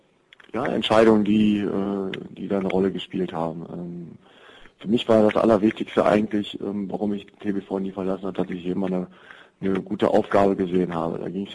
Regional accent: Büttgen, North Rhine-Westphalia, Germany; ich habe oder bin gebürtiger Büttgener. Das ist ein Dorf von 6.000 Einwohnern. Das ist zwar Randgebiet, Karst, Neuss, München-Gladbach, aber grundsätzlich schon von einem Dorf.

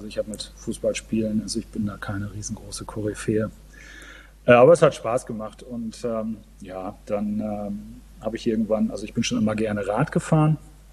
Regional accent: Northern Germany, Germany; now in Melle, Germany; Also ich komme aus Norddeutschland, bin wohnhaft in Melle.

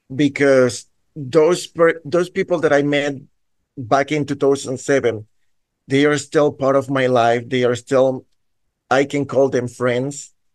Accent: Panama; I'm from Panama.

